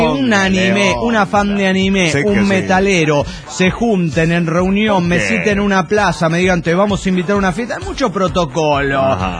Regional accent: Mexico; de Delfa, mexicano.

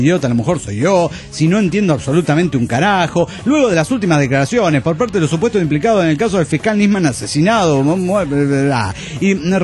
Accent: Salta, Argentina; now in Tarija, Bolivia; Cuando me vine de Salta, Argentina.

